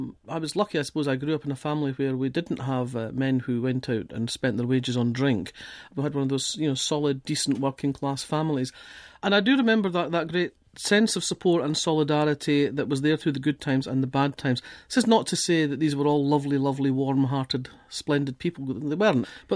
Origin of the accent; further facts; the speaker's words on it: Kirkcaldy, Scotland, United Kingdom; I grew up in Kirkcaldy, and I went to a school that was very strongly academic. But Fife was in many ways quite a parochial, quite a closed world.